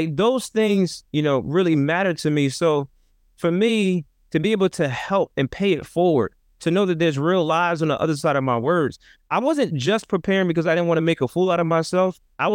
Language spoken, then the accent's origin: English; Trenton, New Jersey, United States; I come from an inner city context, I come from Trenton, New Jersey, 7 square miles, about 90,000 people